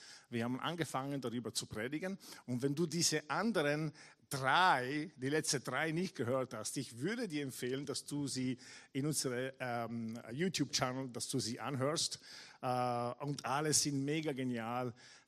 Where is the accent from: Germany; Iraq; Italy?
Italy; accent: Italian; German is a second language; moved away as an adult; also born or lived in Carinthia; now in Austria; Inspirator, genau. Und ich komme ursprünglich aus Italien, von dort kommt dieser Akzent, das ich habe. Obwohl wir eine Zeit lang in Kärnten verbracht haben, als meine Frau und ich, als wir nach Österreich gekommen sind, dieser Akzent kommt nicht von Kärnten, ja, sondern kommt aus Italien.